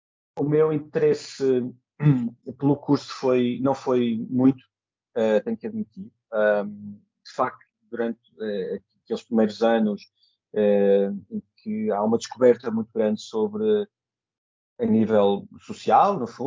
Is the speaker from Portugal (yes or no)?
yes; Porto, Norte, Portugal; Na altura não havia curso de comunicação social ou jornalismo no Porto, eu sou do Porto.